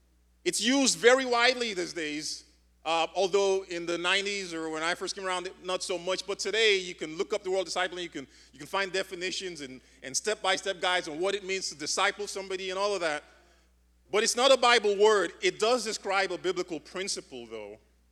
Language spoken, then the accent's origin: English; Nigeria; moved away; I grew up in Nigeria. I grew up in a hot climate.